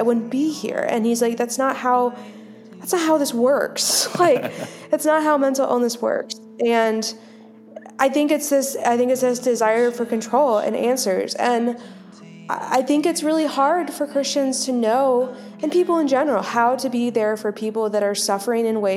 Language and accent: English; the South, United States; Yeah, so I was born and raised in the South